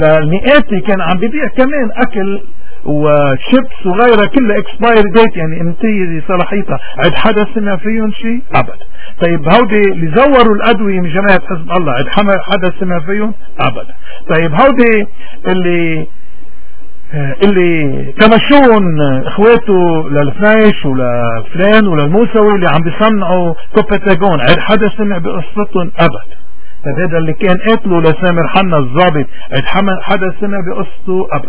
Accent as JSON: {"language": "Arabic", "country": "Lebanon", "said": "صاير فينا مع الأمريكان والغرب للأسف كلبنانيين تحديدا وكسوريين يمكن بشكل أوضح"}